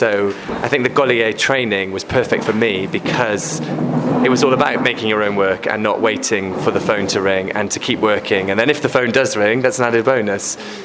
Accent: Llanidloes, Wales, United Kingdom; I'll do a show about my hometown of Llanidloes

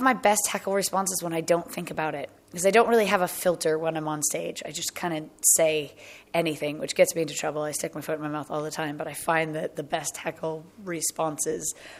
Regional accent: United States; accent: American; moved away as an adult; Yes, I am American. It is. I've been over here for quite some time, but I am very American.

